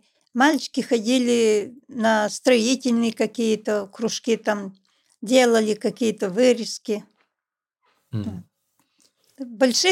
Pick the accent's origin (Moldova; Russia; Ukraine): Moldova; Sgurița, Soroca District; Я родилась в Молдавии, село Сгурица. Окончила 10 классов с Гурицы. Поступила в кооперативное училище город Сороки. Окончила кооперативное училище. Работала всю жизнь продавцом в сельской местности, в своем селе.